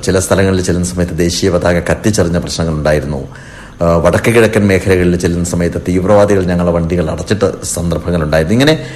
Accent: Kerala, India; മലപ്പുറം ജില്ലക്കാരനാണ്, എന്റെ നാട്ടുകാരനാണ് A Vijayaraghavan MP.

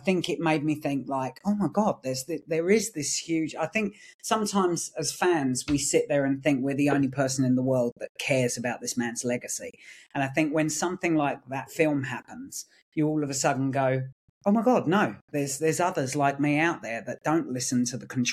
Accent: Isle of Sheppey, South East England, United Kingdom; now in Deal, United Kingdom; I live in Deal. I grew up on the Isle of Sheppey, so I'm Kent born and bred.

